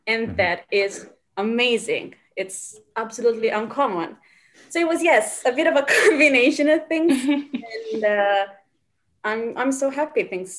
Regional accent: Catania, Sicily, Italy; As I said, I come from Sicily, and growing up in Sicily is very easy that you are exposed to classical heritage. Like in Catania, my hometown

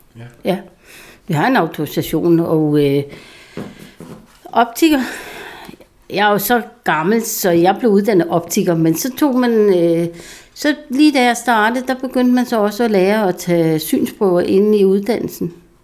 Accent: Næstved, Zealand, Denmark; Ja, jeg er Næstved-pige, og jeg har altid boet i Næstved.

